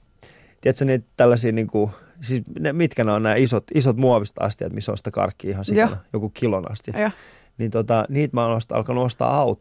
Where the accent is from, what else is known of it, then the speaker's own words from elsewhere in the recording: Vantaa, Uusimaa, Finland; No mä oon itse asunut aina, melkein aina. Mä aina puhun siitä, että mä oon Vantaalta. Mm. Mä oon siis asun tällä hetkellä itse Hakunilassa.